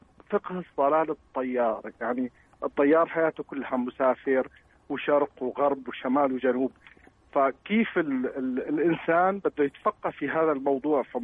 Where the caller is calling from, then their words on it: Italy; من إيطاليا.